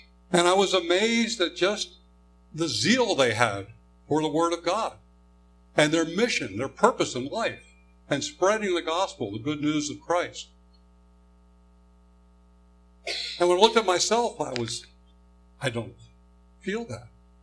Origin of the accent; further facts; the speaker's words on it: Maryland, United States; I grew up in Maryland, just north of Baltimore, and I remember attending Sunday school and church from first grade all the way up through senior high.